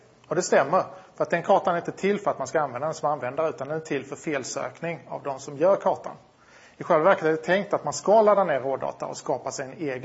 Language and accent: Swedish; Linköping, Östergötland, Sweden; Det här är en rendering av min hemstad, Linköping.